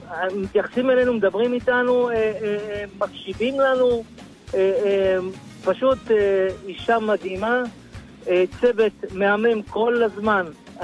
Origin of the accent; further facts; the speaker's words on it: Sderot, Southern District, Israel; אני מסדרות.